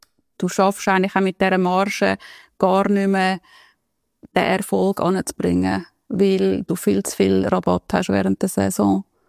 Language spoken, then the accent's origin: German; Switzerland; accent: Swiss Standard German; ich als Schweizerin komme dann irgendwie auf Berlin und die Meetings, rede so ein bisschen mit meinem Schweizer Hochdeutsch dort.